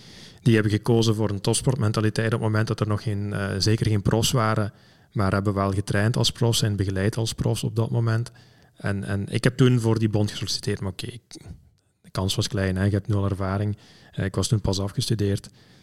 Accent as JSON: {"language": "Dutch", "country": "Belgium", "said": "Allee, als we dan als Belg kijken, het volkslied in het Nederlands en in het Frans."}